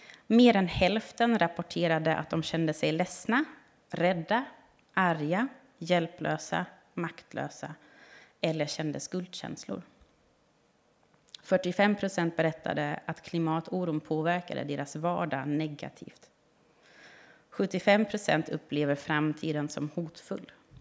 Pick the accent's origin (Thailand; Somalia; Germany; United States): Germany; Southern Germany; Swedish is a second language; moved away as an adult; now in Gotland, Sweden; Jag är uppvuxen i södra Tyskland, till alltså gränsen mot Schweiz och Frankrike. Det är 2 mil till Schweiz och 3 mil till Frankrike.